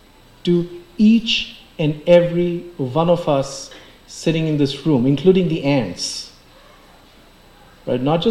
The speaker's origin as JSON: {"language": "English", "town": "Kolkata", "region": "West Bengal", "country": "India", "tie": "born or raised there", "said": "I grew up in Calcutta, and there was a betel nut shop right under my window."}